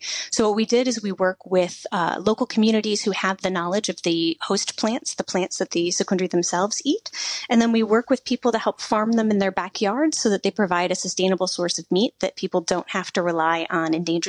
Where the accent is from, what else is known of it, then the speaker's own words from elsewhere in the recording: United States; And I have to admit that being an American, my first impression was like, well, here we are about to go into an adventure.